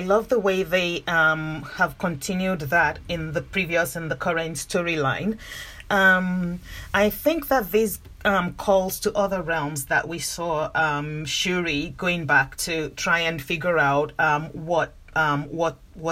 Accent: Nigeria; I grew up in Nigeria. I'm Nigerian

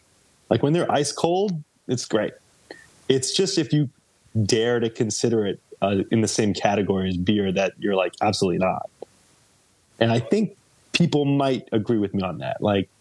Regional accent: United States; I as an American, I got to go drink Guinness in Dublin

